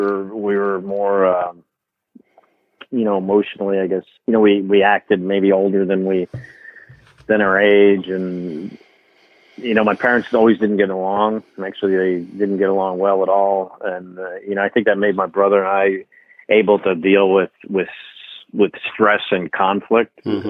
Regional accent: New Jersey, United States; So, you know, so I grew up in New Jersey. You know, I was born in 1964 and blue collar family.

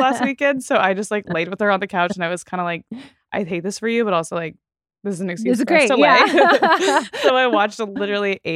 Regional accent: Texas, United States; Like, I came from Texas and the suburbs.

